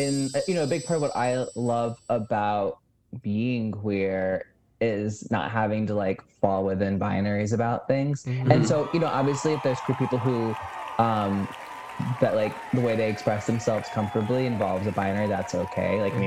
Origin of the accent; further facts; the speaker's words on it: Indianapolis, Indiana, United States; It was back in my hometown. They do this thing in Indianapolis, like a home for the holiday show.